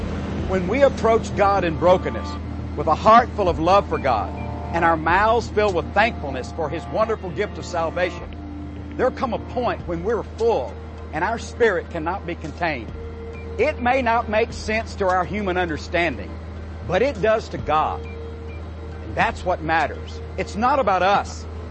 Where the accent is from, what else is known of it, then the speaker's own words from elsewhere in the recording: Texas, United States; But it didn't seem that way in the little town where I was raised in Southeast Texas.